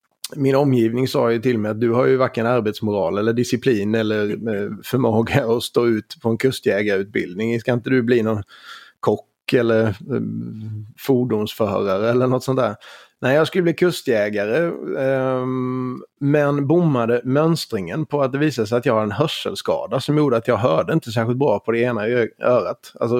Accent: Skåne, Sweden; accent: Scanian; Och gliringarna jag har fått över min dialekt så frågade jag om det fanns ett översatt språkspår som hjälp för de som inte förstår skånska.

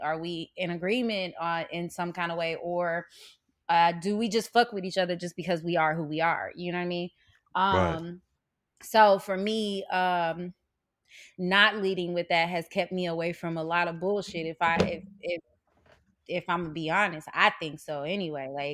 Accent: St. Louis, Missouri, United States; because I'm from St. Louis, Missouri.

